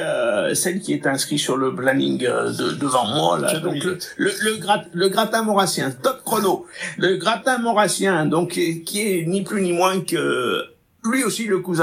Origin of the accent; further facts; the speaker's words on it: Auvergne-Rhône-Alpes, France; born there; Je suis né en Drôme, ouais. Et je revendique la Drôme.